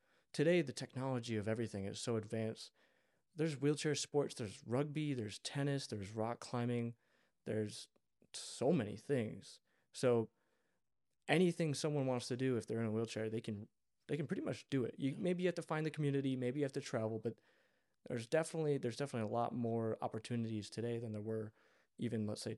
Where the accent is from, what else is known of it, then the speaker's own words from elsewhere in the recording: Detroit, Michigan, United States; yeah, I'm from like the Detroit area